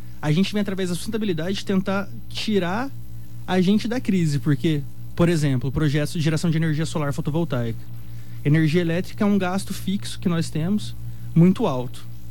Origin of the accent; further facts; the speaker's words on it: Dourados, Mato Grosso do Sul, Brazil; Tanto eu quanto o Samuel somos daqui de Dourados.